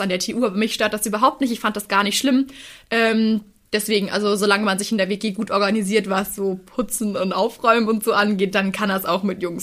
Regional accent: Würzburg, Bavaria, Germany; Ich meine, Würzburg, ich komme aus Würzburg, das sind knapp 150 Kilometer.

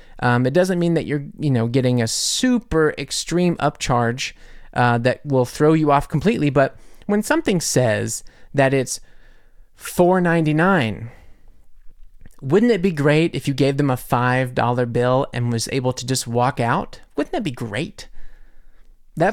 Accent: United States; I love cereal, I'm American, suck on it

